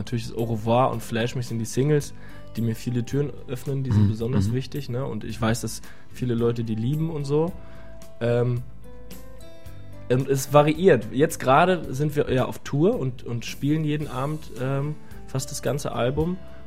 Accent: Winnweiler, Rhineland-Palatinate, Germany; now in Berlin, Germany; Naja, ich komme ja aus der Pfalz, aus einem kleinen Dorf in der Nähe von Kaiserslautern, aus Winnweiler. Und das ist meine Heimat. Ich wohne allerdings schon seit 10 Jahren in Berlin. Und das ist mein Zuhause.

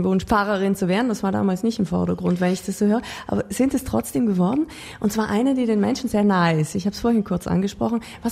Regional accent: South Tyrol, Italy; Bei uns in Südtirol auch.

